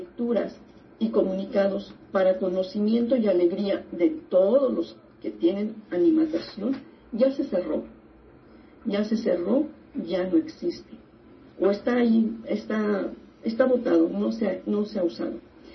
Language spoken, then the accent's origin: Spanish; Monclova, Coahuila, Mexico; also born or lived in Saltillo; yo soy precisamente de Coahuila. Y viví un tiempo en Saltillo, yo soy de Monclova, Coahuila.